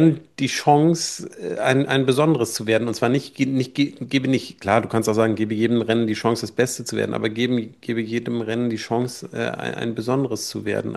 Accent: Büchen, Schleswig-Holstein, Germany; bei mir Ortstriathlon, also da, wo ich groß geworden bin, in Büchen gestartet.

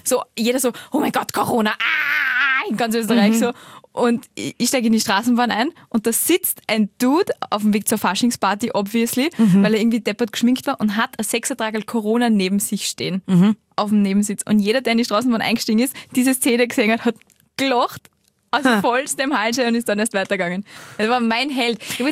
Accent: Italy; Pass auf, ich bin Italienerin.

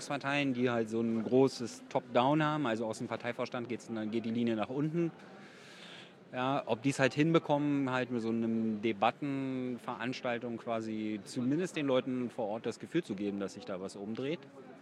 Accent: Berlin, Germany; Ja, also sehr edgy. Das mag ich als Berliner.

